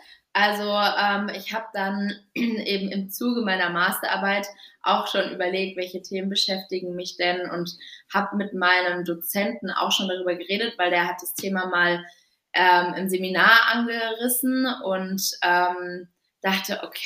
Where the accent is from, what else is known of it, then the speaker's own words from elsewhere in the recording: Freiburg, Baden-Württemberg, Germany; Genau, also ich komme ursprünglich aus Freiburg